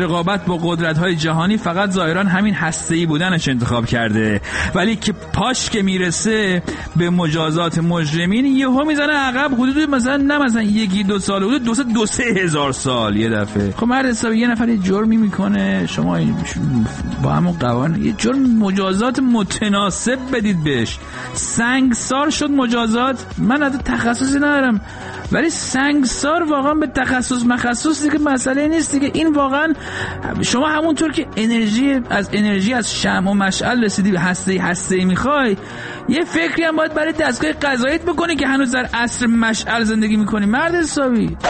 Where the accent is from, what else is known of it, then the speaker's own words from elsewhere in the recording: Iran; در مملکتی که توش به دنیا آمدم و بزرگ شدم